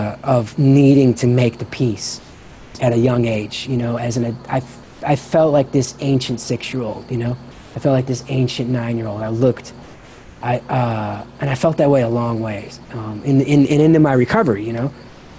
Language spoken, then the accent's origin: English; Chicago, Illinois, United States; I grew up in the Midwest, right, in Chicago.